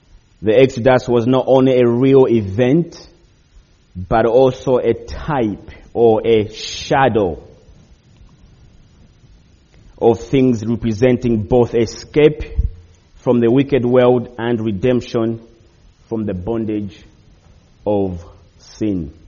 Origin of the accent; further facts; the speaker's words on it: United Kingdom; of course, we are British, so we have to complain about the weather.